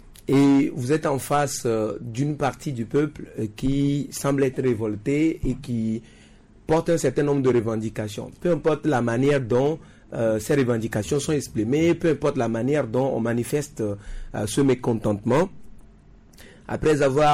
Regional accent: Togo; Moi, personnellement, en tant que Togolais

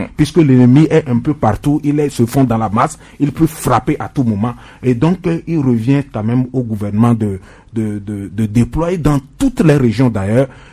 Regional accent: Togo; nous sommes tous des Togolais.

